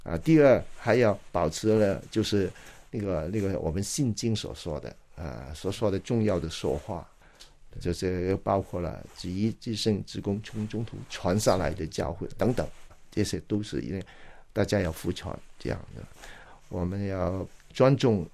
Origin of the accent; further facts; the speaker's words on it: Hong Kong; 他立刻就知道我是中国的香港的，